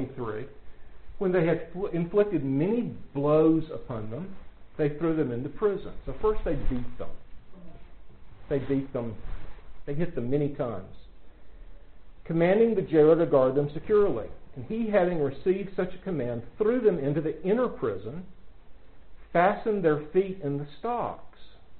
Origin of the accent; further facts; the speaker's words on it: United States; I grew up in America hearing how terrible communism is.